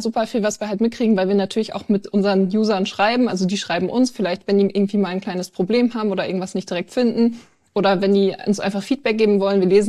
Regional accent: Münster, North Rhine-Westphalia, Germany; Aus Münster.

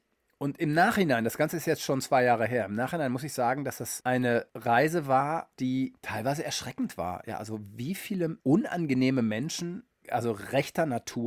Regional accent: Detmold, North Rhine-Westphalia, Germany; ich war letztes Wochenende in meiner Heimat in Detmold. Und höre jetzt selber schon, wenn ich das Wort Detmold ausspreche, das spreche ich anders aus, als ein Hochdeutscher das aussprechen würde.

